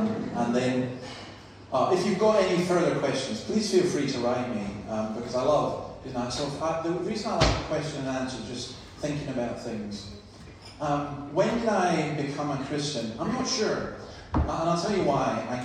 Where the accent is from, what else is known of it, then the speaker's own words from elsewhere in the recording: Scotland, United Kingdom; now in Newcastle, Australia; I'm from Scotland. I've been in Australia for 7 years, and I'm a Presbyterian minister now in Newcastle